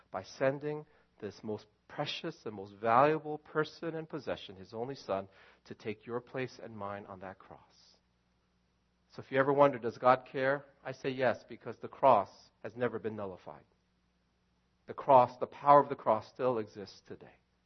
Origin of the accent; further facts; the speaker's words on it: New York, United States; also born or lived in Chicago / down south; I've lived in Chicago. I've lived down south. I grew up in New York, New Jersey area.